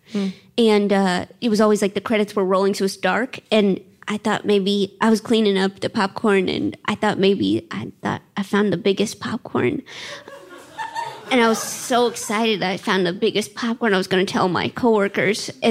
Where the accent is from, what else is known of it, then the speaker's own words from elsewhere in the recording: St. Louis, Missouri, United States; born there; No, I was born in St. Louis. That's kind of cool, though. The internet says I was born in Brooklyn.